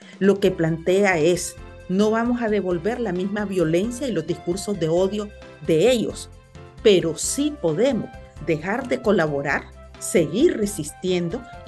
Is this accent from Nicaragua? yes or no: yes; Nicaragua; nosotros como nicaragüenses tenemos que reclamar y no colaborar con el régimen